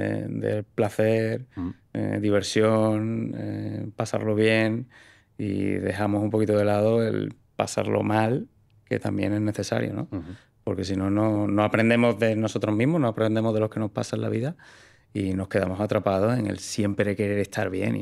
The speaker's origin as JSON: {"language": "Spanish", "town": "Seville", "region": "Andalusia", "country": "Spain", "tie": "born or raised there", "accent": "Andalusian", "said": "Andaluz, de Sevilla, soy de Sevilla."}